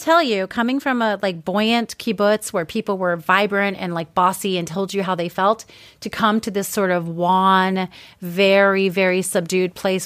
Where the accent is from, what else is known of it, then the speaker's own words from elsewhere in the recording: New York, United States; also born or lived in Los Angeles; Like, I grew up in New York. I lived in L.A. for, you know, 5.5 years. I've lived in these cities that people want to go to, and Seattle happens to be one of them, or it was.